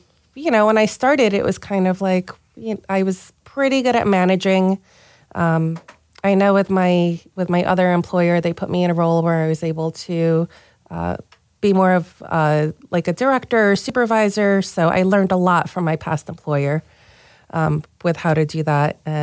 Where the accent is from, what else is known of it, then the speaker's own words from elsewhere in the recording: Queens, New York, United States; And that's where we grew up. We're originally from Queens, New York.